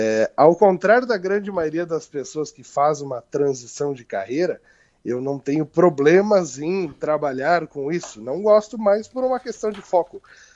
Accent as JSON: {"language": "Portuguese", "town": "Santa Maria", "region": "Rio Grande do Sul", "country": "Brazil", "tie": "born or raised there", "lives_now": "Passo Fundo, Brazil", "said": "Eu sou natural de Santa Maria, mas há mais de 6 anos moro aqui do ladinho, em Passo Fundo."}